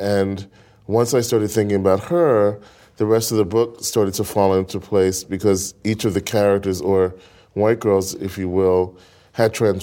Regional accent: Brooklyn, New York, United States; I grew up in Brooklyn as well

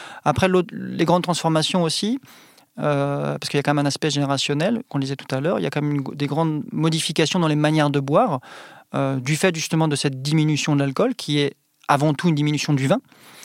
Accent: Brittany, France; moi je viens par exemple de Bretagne

